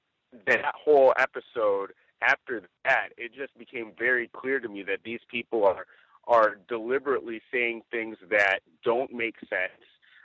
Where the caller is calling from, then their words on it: Rancho Cucamonga, California, United States; I'm reporting from Rancho Cucamonga here in Southern California. It's beautiful this time of year.